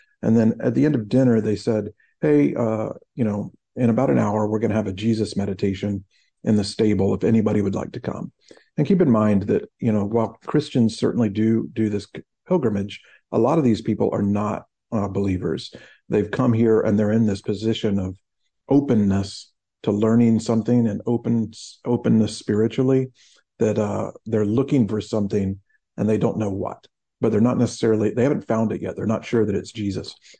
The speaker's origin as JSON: {"language": "English", "country": "United States", "said": "I feel like as an American, we have this kind of built-in sense of self-reliance and individuality"}